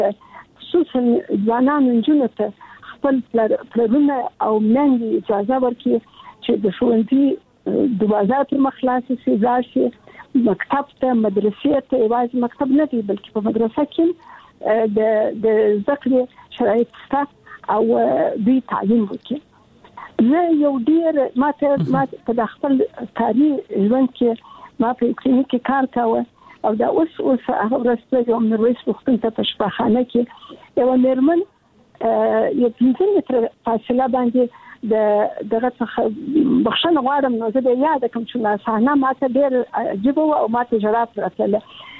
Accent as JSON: {"language": "Pashto", "region": "Kandahar", "country": "Afghanistan", "said": "زه د کندهار یم، د کندهار د دنیا لالې سي کې مې زده کړې وکړې او کابل پوهنتون ته ولاړم"}